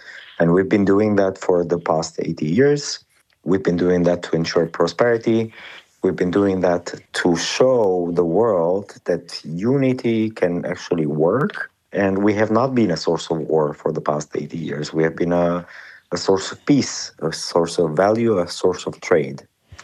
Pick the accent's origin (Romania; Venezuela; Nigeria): Romania; English is a second language; I come from Romania